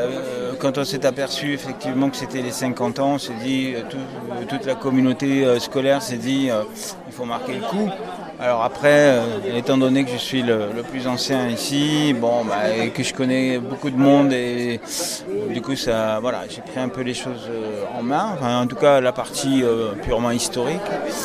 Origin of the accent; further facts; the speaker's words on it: Provence-Alpes-Côte d'Azur, France; Et moi, je suis originaire de Provence.